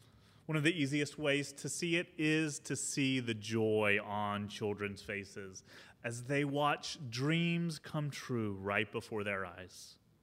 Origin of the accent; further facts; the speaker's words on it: North Carolina, United States; now in Los Angeles, United States; Shortly after I moved here to Los Angeles from North Carolina.